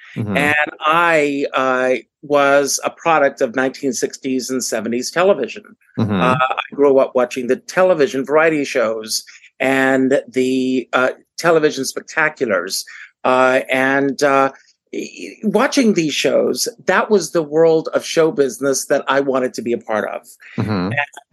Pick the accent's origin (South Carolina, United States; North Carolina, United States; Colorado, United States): South Carolina, United States; Conway; now in New York, United States; Well, I grew up in South Carolina, small town, Conway, South Carolina, just outside of Myrtle Beach. That's the gateway to Myrtle Beach. Mm-hmm. I grew up on a tobacco farm.